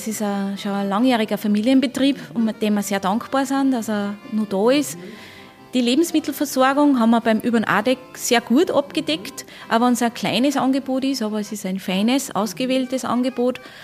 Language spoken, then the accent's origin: German; Steinbach am Attersee, Upper Austria, Austria; Ich glaube aber bei uns in Steinbach schon, weil wir sind die kleinste Gemeinde rund um den Attersee.